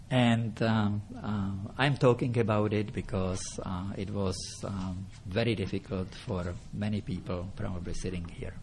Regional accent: Czechia; English is a second language; I never had any desire to leave my home country. Yes, I hated the communist system, but like most Czechs, I knew my ways around.

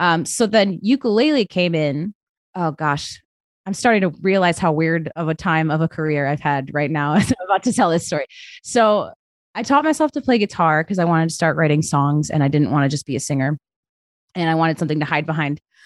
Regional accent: Grand Rapids, Michigan, United States; So there is a band in my hometown of Grand Rapids called

